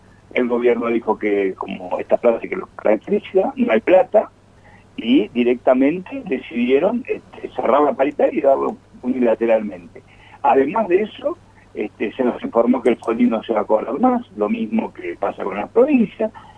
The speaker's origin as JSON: {"language": "Spanish", "country": "Argentina"}